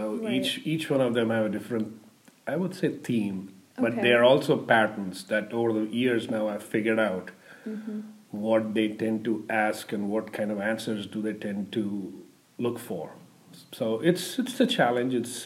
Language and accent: English; India; growing up in India, I listened to mostly Indian music